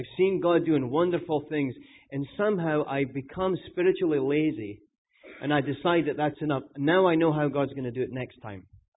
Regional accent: Scotland, United Kingdom; now in United States; I'm from Scotland. This is America.

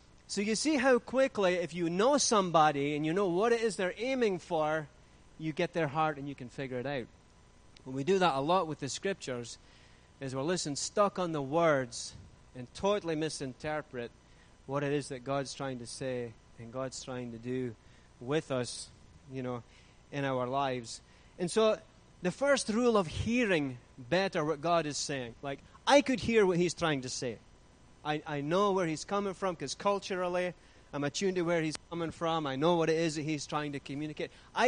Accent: United Kingdom; I made a couple of friends from my home country that were English, and so, you know, close to Scotland.

